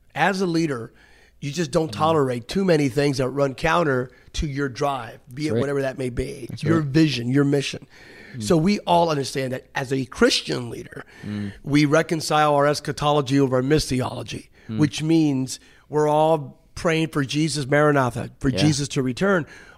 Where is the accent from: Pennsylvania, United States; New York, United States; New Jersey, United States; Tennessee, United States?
Pennsylvania, United States; Bethlehem; 14-year-old kid, Bethlehem, Pennsylvania. I grew up in Pennsylvania. My dad was a Mack truck worker. My mom was a homemaker.